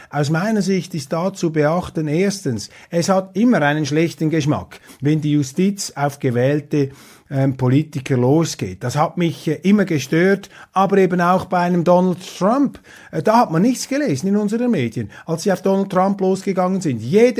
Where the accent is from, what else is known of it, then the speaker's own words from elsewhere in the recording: Switzerland; Ich bin als Schweizer Demokrat entschieden der Auffassung